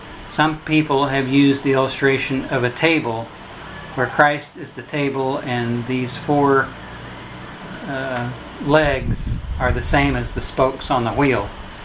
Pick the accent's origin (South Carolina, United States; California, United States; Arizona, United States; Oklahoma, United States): Oklahoma, United States; Oklahoma City; I'm from Oklahoma City. I'm a lay elder there.